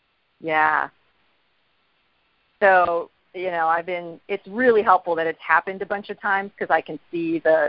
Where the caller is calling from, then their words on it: Los Angeles, California, United States; from Los Angeles.